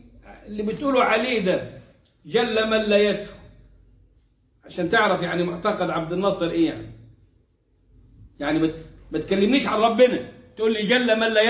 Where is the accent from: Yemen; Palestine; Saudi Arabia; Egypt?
Egypt; والشرقية اللي عندنا في مصر.